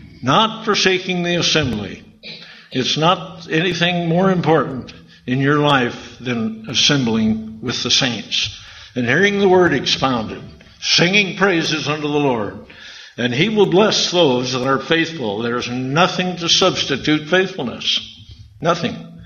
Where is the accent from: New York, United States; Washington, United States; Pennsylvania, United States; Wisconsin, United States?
Washington, United States; moved away as an adult; now in Trail, Canada; We came from Washington State, and we came to Canada to start a church over there in Trail, and we're still there.